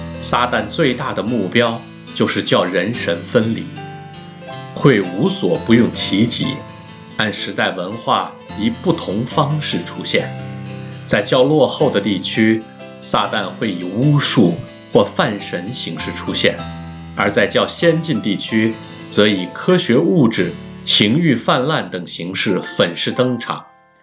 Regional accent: Hong Kong; 我生于香港，长于香港，这细小而奇妙的国际都会，

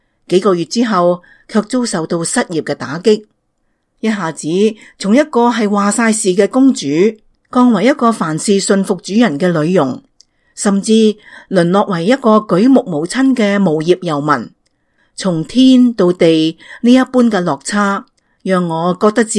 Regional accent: Shanghai, China; 从小在上海长大，先在祖父母身边，后来在父母的身边。

